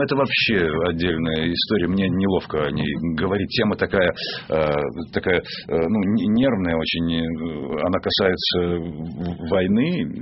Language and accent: Russian; Belarus; Я из Белоруссии сам. Мама моя говорила с акцентом белорусским.